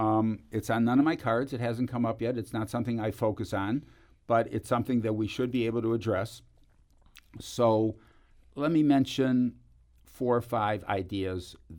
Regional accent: Cleveland, Ohio, United States; I come from Cleveland, you know.

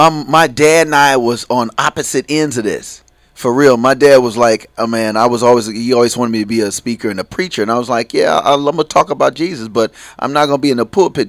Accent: New York, United States; I'm originally from New York. I shouldn't have made it out.

